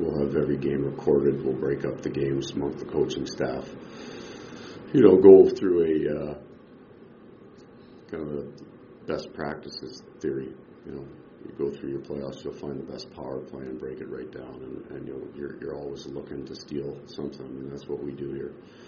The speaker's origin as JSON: {"language": "English", "region": "Ontario", "country": "Canada", "tie": "born or raised there", "said": "I'm Canadian. My wife's Canadian. I grew up in Northern Ontario."}